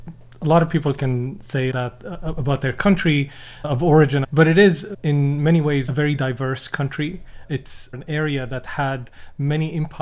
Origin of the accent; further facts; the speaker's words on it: Syria; English is a second language; But then after that, while growing up in Syria, was kind of, you could live a great life.